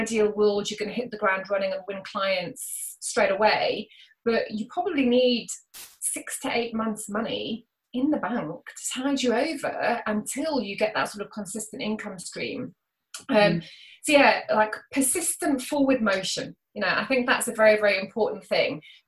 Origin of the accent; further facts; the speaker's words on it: South Africa; I'm a child of the 80s. I was born in 74 and I grew up in South Africa, actually. So I didn't grow up, even though I'm British, I didn't grow up in the UK, I grew up in South Africa.